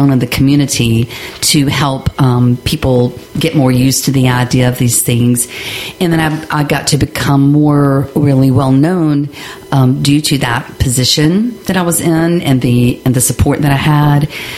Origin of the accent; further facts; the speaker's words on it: Raleigh, North Carolina, United States; I'm from Raleigh, North Carolina.